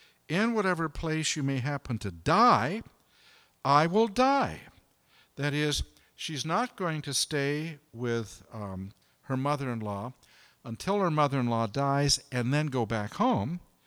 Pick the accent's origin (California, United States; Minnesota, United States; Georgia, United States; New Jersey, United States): California, United States; Los Angeles; moved away as an adult; now in Oregon, United States; Now, I grew up in Los Angeles, and we didn't have chickens when I was a boy.